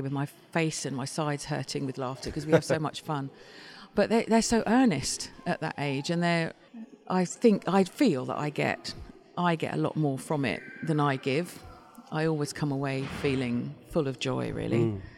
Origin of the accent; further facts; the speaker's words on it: London, United Kingdom; I grew up in London.